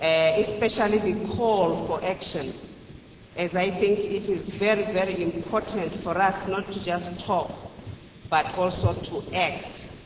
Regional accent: Zimbabwe; from Zimbabwe. I'm the Minister of Small and Medium Enterprises.

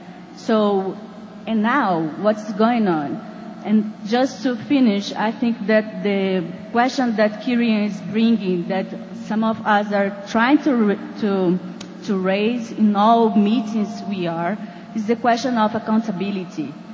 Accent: Brazil; English is a second language; Because, you know, I'm from Brazil.

